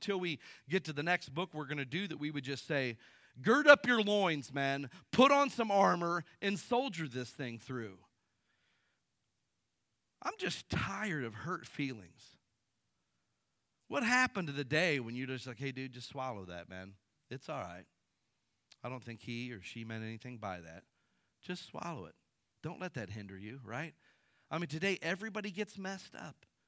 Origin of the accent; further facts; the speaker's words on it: Akron, Ohio, United States; moved away as an adult; I grew up in Akron, Ohio, right down from Cleveland, and I moved to Bible school right out of high school to Kansas City, Missouri.